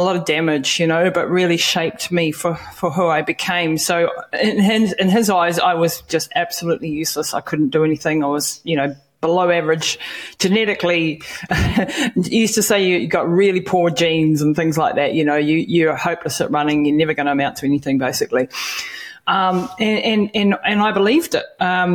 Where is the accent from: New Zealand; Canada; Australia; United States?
New Zealand; I come from New Zealand, right down at the bottom of the planet, born and bred down here.